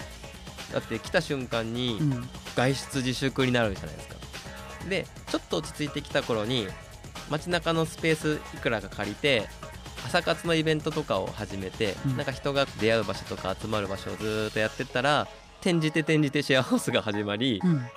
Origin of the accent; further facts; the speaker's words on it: Nara, Japan; moved away as an adult; now in Ibaraki, Japan; 僕の出身奈良県です。